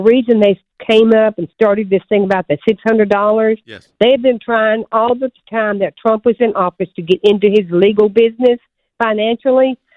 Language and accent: English; Alabama, United States; First, a big shout out, Roll Tide, because I'm from Alabama.